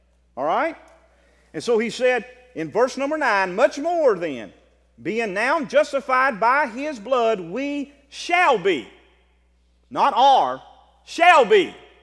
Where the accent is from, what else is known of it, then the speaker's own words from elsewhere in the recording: the South, United States; accent: southern; That's my southern accent.